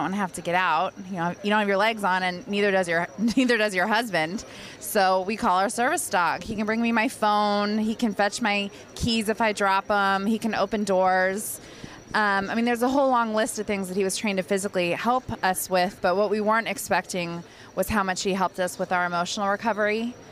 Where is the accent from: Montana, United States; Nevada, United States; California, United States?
California, United States; So I'm from Northern California. I married a Bostonian, technically.